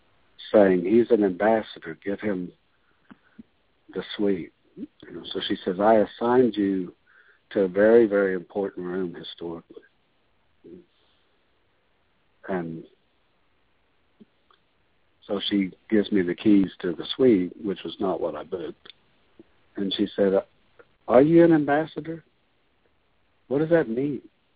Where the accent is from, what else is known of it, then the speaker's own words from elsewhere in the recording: Oklahoma, United States; I come from Oklahoma.